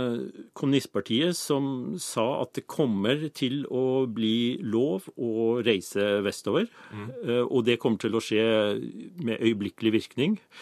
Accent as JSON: {"language": "Norwegian", "region": "Nordland", "country": "Norway", "said": "Det helt riktig, jeg kommer fra Lofoten."}